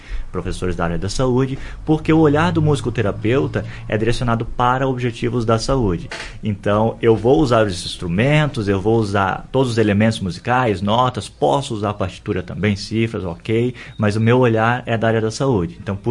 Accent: Blumenau, Santa Catarina, Brazil; Eu venho de Blumenau, Santa Catarina.

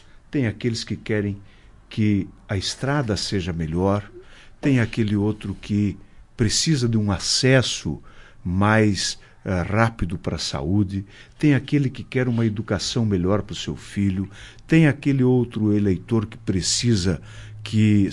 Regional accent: Marau, Rio Grande do Sul, Brazil; é aqui, na minha cidade, na minha terra, que eu encontro as forças e a energia para seguir nesta jornada

